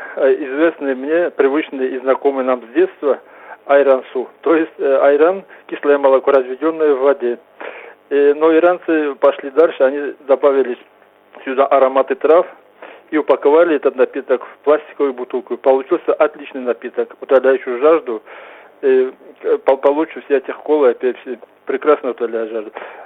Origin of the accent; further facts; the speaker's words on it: Kabardino-Balkaria, Russia; из Верхней Балкарии.